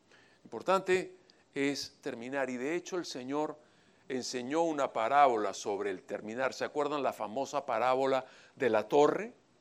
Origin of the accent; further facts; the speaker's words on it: Peru; now in Venezuela; yo no soy venezolano, ojo, estoy hablando como extranjero, vivo allá, pero soy peruano.